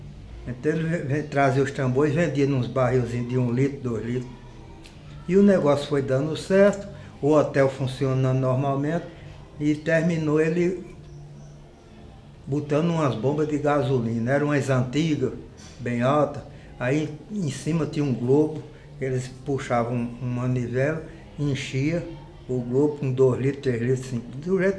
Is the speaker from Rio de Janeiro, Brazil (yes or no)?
yes; Rio de Janeiro, Brazil; Aí quando eu tive 8, 9 anos, ela conseguiu os filhos de retorno, aí fomos todos morar no Rio. Aí minha infância no Rio já foi outra